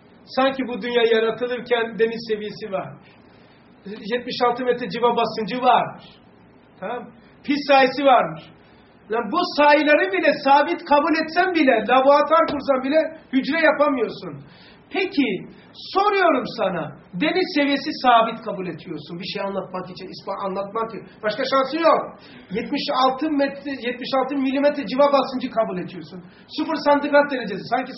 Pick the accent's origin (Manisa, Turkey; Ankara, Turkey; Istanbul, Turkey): Istanbul, Turkey; İçerenköy; Ama ben şu anda bak İçeren köyde büyümüşüm.